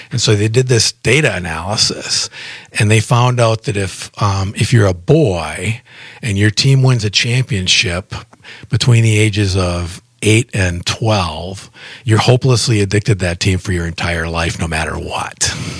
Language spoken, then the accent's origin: English; Green Bay, Wisconsin, United States; Well, growing up in Green Bay is a small city, very small city to have a professional sports team.